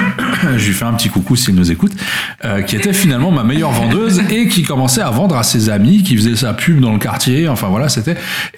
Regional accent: Luxembourg; Je suis originaire du Luxembourg, à la base.

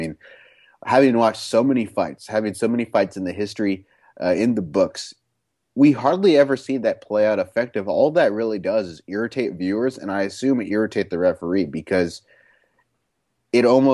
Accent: Harlingen, Texas, United States; The one guy from my hometown, Harlingen, Texas, or San Benito, I don't know where he trained

